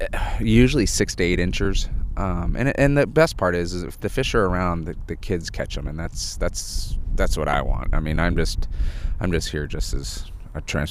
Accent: Kodiak, Alaska, United States; I grew up in Kodiak, and lots of fishing over there

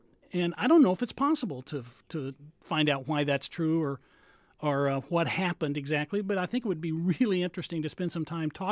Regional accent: Alaska, United States; born there; I was born in Alaska because I had these idealistic parents who, right after World War II, they were farm kids in Texas.

